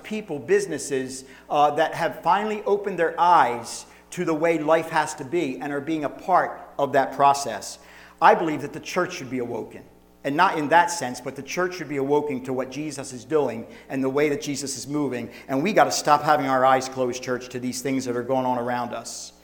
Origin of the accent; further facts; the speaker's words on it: United States; I do that because I'm an American.